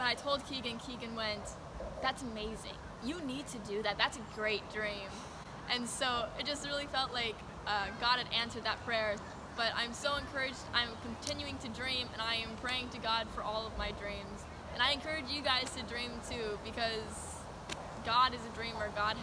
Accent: St. Thomas, U.S. Virgin Islands; I'm your sister from Halifax Dartmouth Church of Christ, but I'm from St. Thomas, U.S. Virgin Islands

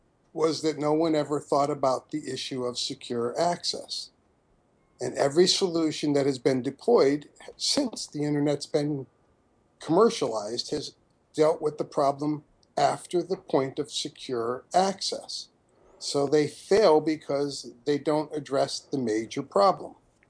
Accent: Connecticut, United States; born there; I was born in Connecticut.

